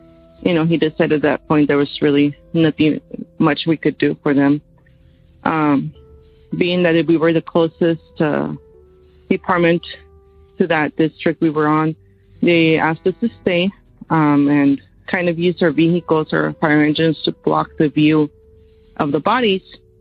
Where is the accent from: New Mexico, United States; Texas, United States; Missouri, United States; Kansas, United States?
New Mexico, United States; I'm from New Mexico.